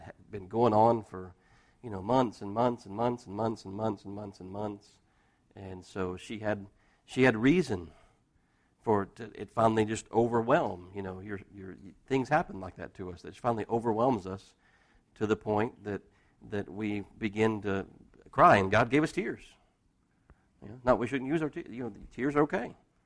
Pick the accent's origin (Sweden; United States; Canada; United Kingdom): United States; Texas; We're from Texas. We go down to Galveston and the water's brown and the sand's brown and there's seaweed everywhere.